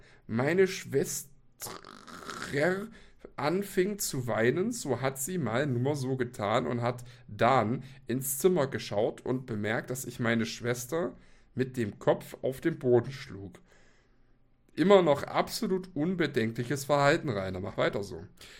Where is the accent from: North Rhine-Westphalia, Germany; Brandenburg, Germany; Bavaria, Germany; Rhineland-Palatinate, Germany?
Bavaria, Germany; Neustadt an der Aisch; born there; wurde ich am 2.8.1998 geboren in Deutschland, Bayern, Landkreis Neustadt an der Aisch, in dem ich noch heute lebe.